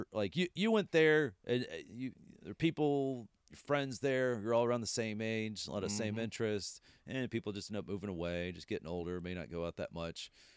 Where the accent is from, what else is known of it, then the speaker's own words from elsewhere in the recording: Texas, United States; One, being a Texan baseball fan, I was like, oh, I got to get this.